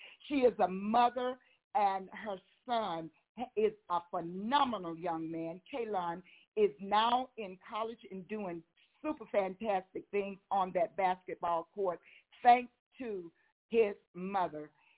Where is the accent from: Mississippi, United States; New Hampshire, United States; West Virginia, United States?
Mississippi, United States; Yes, I'm from Mississippi, but she is the queen of Mississippi.